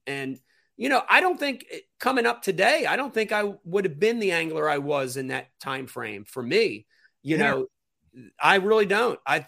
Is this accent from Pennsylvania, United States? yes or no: no; New Jersey, United States; I'm from Jersey. It doesn't go down in Jersey like it does in other places.